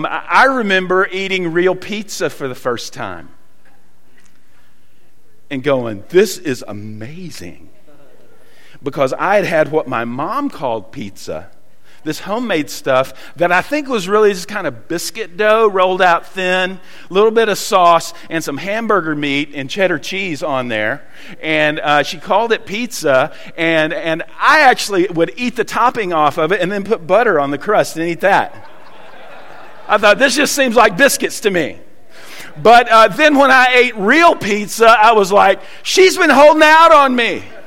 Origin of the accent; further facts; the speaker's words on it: the South, United States; accent: Southern; my native language is Southern. So I mostly stick to that.